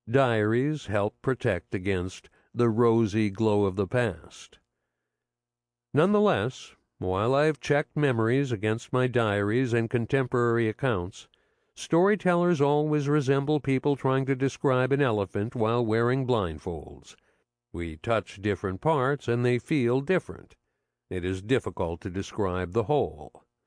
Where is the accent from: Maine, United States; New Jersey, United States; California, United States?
New Jersey, United States; South Orange; I was born at home in South Orange, New Jersey, a leafy suburb of New York.